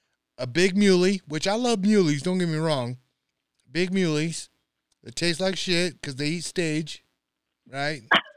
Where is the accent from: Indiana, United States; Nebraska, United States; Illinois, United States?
Nebraska, United States; Here's the thing. I grew up in Nebraska.